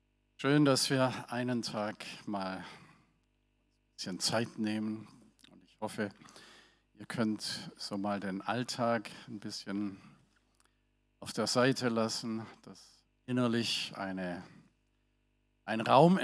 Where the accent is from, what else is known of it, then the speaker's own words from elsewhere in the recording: Ravensburg, Baden-Württemberg, Germany; accent: Swabian; now in Hanover, Germany; Der Schwab, genau. Ich komme aus dem tiefsten Schwabenlande, 60 Jahre dort gelebt. Ravensburg und Umgebung, das ist die Metropole von Oberschwaben, nennt man das.